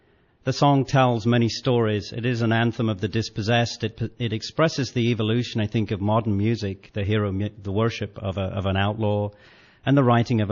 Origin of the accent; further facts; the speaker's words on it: London, United Kingdom; some lads from my hometown of London